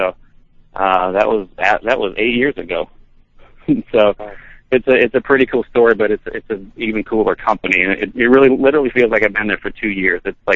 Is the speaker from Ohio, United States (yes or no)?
no; Louisiana, United States; I moved to LA. I grew up in Louisiana and played in bands there. Ended up moving to Los Angeles in the early 2000s to kind of chase the dream.